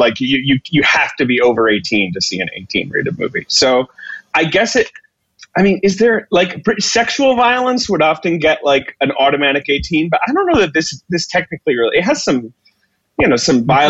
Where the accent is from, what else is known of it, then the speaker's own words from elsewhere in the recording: United Kingdom; But I'm pretty sure this movie, I grew up in Britain.